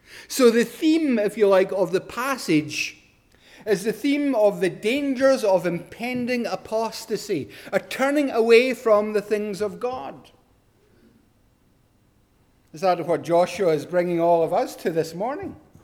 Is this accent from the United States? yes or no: no; Paisley, Scotland, United Kingdom; also born or lived in Isle of Skye; I grew up partly in Paisley, partly in the island of Skye.